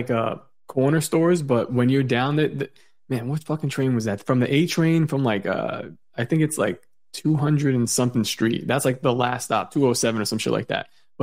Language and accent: English; New York City, New York, United States; But, no, I was from New York City, and I worked for the MTA.